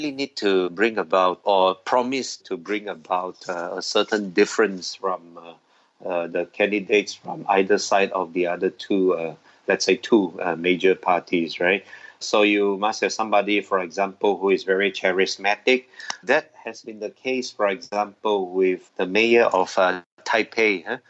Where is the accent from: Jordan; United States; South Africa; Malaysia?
Malaysia; Sabah; in my home state of Sabah